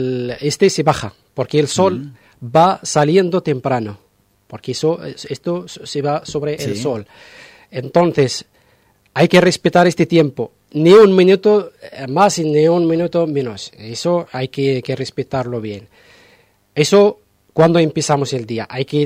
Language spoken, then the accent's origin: Spanish; Morocco; yo hablo de Marruecos porque soy de Marruecos